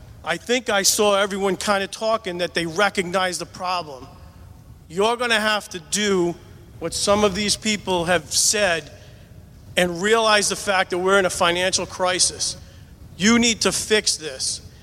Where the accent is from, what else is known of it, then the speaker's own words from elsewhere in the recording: Warwick, Rhode Island, United States; I grew up in Warwick. I went to John Brown. I went to Aldrich, and I went to Pilgrim.